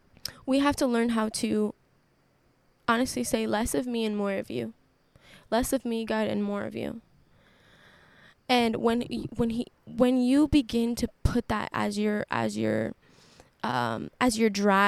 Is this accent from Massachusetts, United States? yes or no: yes; Boston, Massachusetts, United States; us people in Boston, and we're doing all these things because I'm from Boston.